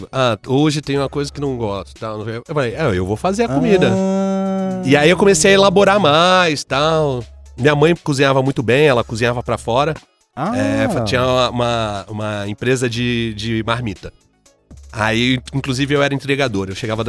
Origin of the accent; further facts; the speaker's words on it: Santos, São Paulo, Brazil; Então, eu nasci e morar em Nossa, Santos.